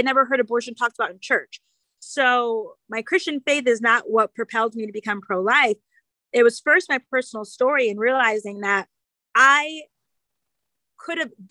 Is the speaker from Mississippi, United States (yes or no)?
no; Connecticut, United States; I'm from Connecticut, so I grew up in a very pro-abortion state.